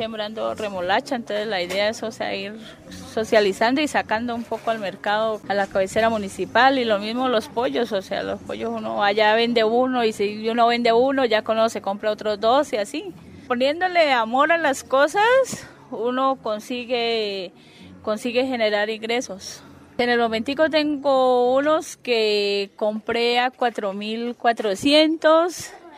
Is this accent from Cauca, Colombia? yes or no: yes; Piendamó, Cauca, Colombia; vengo del municipio de Piendamó, vereda Corrales.